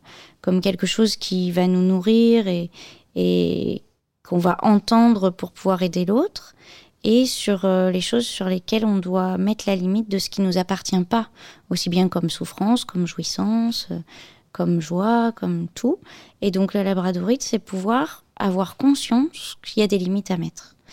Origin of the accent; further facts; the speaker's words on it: Auvergne-Rhône-Alpes, France; Mais en fait, je suis auvergnate, et donc l'Auvergne, c'est une terre celte